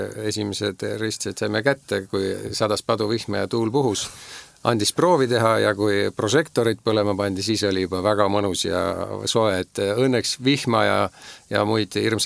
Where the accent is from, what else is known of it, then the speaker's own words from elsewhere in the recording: Orissaare, Saare County, Estonia; ma olen kasvanud eks Orissaares